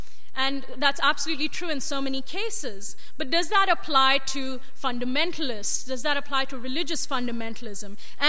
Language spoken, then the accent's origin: English; India; India is my home country.